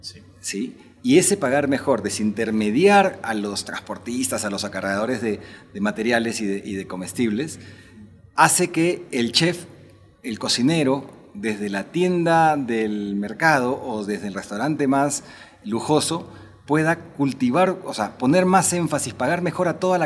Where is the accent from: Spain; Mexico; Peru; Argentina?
Peru; Yo soy peruano y muy orgulloso de mis raíces peruanas, tanto como de las mexicanas.